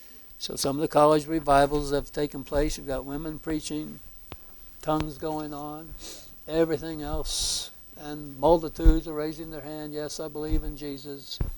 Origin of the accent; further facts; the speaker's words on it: United States; So I'm an American. I'm a conservative and so on.